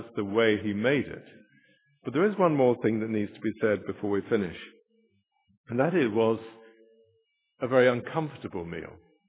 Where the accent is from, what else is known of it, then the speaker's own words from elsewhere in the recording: England, United Kingdom; being mainly English people like me, horribly polite at times